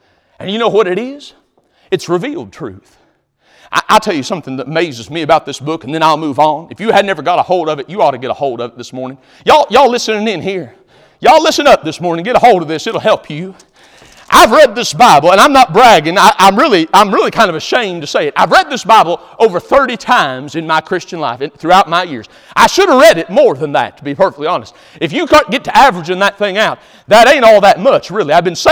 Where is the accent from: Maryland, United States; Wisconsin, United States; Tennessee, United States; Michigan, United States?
Tennessee, United States; Knoxville; born there; I was born in Knoxville, Tennessee, that I was born into a family that would tell me the gospel